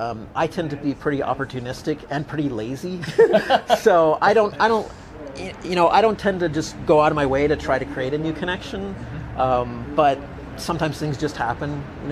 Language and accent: English; United States; So I'm American, and she, Rochelle, is Canadian.